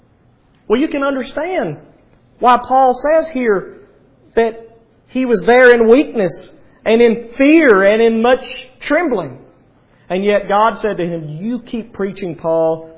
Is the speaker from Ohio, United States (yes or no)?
no; Alabama, United States; I'm assuming nobody from Alabama was on the translation committee of the ESV, because we don't talk about plausible words of wisdom.